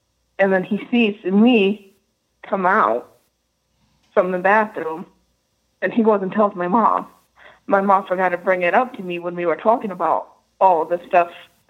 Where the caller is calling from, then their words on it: Rhode Island, United States; I'm calling from Rhode Island.